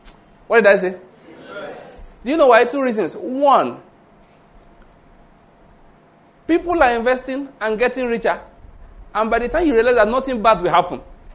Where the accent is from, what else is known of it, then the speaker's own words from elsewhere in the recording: Western Nigeria, Nigeria; now in Enugu, Nigeria; I'm from, naturally speaking, I'm from Western Nigeria.